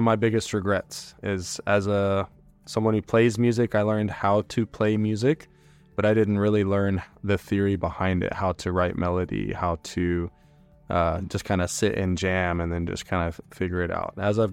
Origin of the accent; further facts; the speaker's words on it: Houston, Texas, United States; Since I come from Texas, I come from a city called Houston, which is a big city. I grew up with country music.